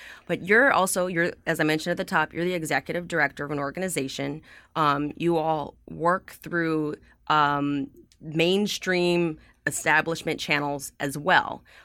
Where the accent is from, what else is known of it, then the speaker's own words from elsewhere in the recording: California, United States; You know, I've been to a variety of protests growing up in the Bay Area